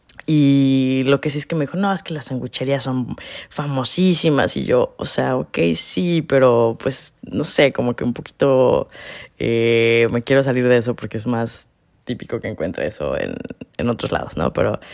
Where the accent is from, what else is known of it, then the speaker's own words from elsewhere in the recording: Mexico; cuando ya descifran que soy mexicanísima